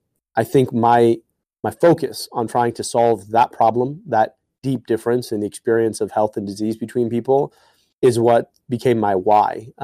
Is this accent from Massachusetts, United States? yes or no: no; Michigan, United States; when I would travel between where I grew up in Southeast Michigan in Oakland County to Egypt